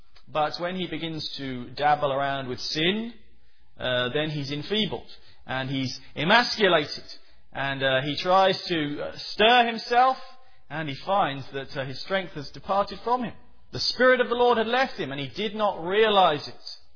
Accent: England, United Kingdom; As an Englishman I can say this, but you even see this here in your own land, don't you?

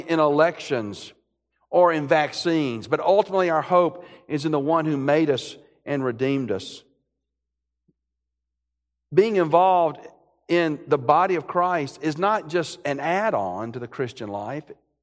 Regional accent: Birmingham, Alabama, United States; and I grew up in Alabama, in Birmingham, but between Birmingham and Montgomery

